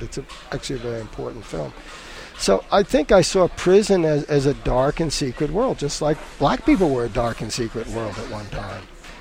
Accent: Queens, New York, United States; growing up in Queens in the 50s and Metropolitan Avenue, where we had trolleys and smoky cars and bicycles.

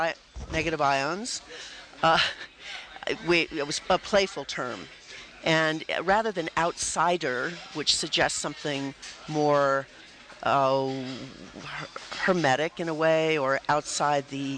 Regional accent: New York City, New York, United States; I would say I grew up in New York City

